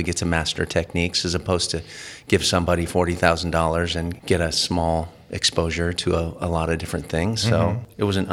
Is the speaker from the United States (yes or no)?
yes; Santa Barbara, California, United States; also born or lived in Napa-Sonoma; I'm originally from the Santa Barbara area. I had spent a couple decades up in the Napa-Sonoma area.